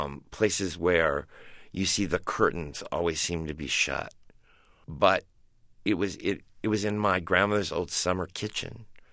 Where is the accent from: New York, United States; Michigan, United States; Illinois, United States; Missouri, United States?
Missouri, United States; Paris; Well, when I grew up in Paris, Missouri, it was a town where it was a town run by merchants.